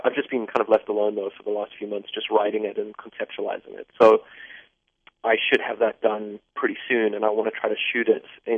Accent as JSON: {"language": "English", "town": "Johannesburg", "region": "Gauteng", "country": "South Africa", "tie": "born or raised there", "said": "From growing up in Joburg, I was already just a total science fiction geek."}